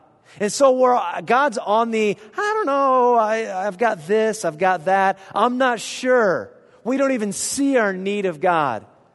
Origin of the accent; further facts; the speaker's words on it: United States; And I realize how self-centered I am as a person and as an American, that I don't consider anyone else in my decisions.